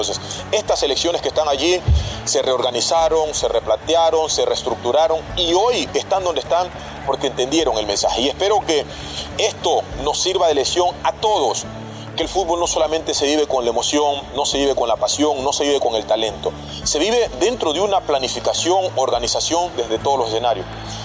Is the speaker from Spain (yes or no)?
no; Ecuador; hoy como representante de los y las futbolistas en mi país, como lo es el gremio de los futbolistas ecuatorianos